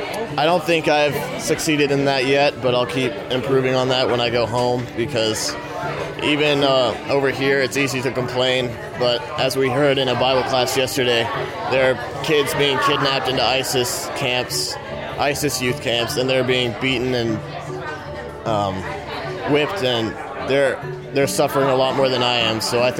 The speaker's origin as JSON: {"language": "English", "town": "Edmond", "region": "Oklahoma", "country": "United States", "said": "I'm 15 years old, and I'm from Edmond, Oklahoma."}